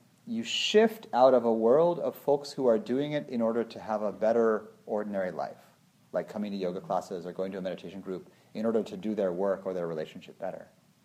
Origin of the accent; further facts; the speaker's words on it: Illinois, United States; born there; I was born in Illinois. I was adopted. I'm half Puerto Rican.